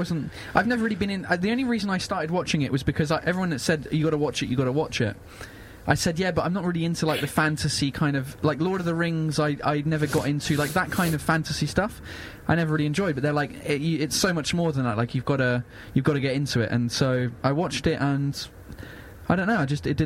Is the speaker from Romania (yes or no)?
no; England, United Kingdom; I'm too English for this